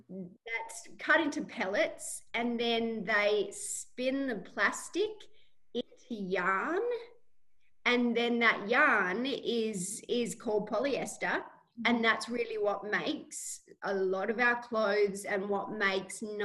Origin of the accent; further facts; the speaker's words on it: Australia; I grew up on the Murray River here in Australia, which is the largest river we have here in Australia. It actually goes through our property